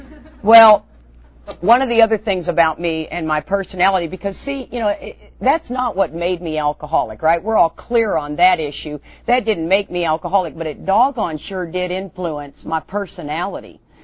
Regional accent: Houston, Texas, United States; So we were between the age of 10 and 15 growing up in Houston, Texas.

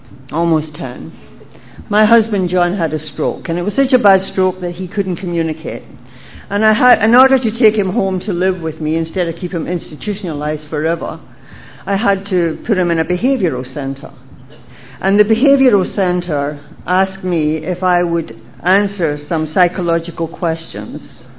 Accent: United Kingdom; now in Canada; I'm from the UK, by the way.

